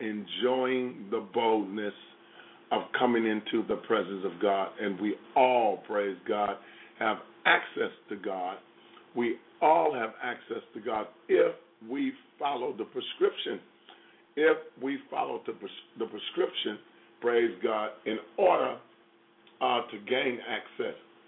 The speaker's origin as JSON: {"language": "English", "town": "Chicago", "region": "Illinois", "country": "United States", "tie": "born there", "said": "Hallelujah, because I was born in Chi-Town. It's my town."}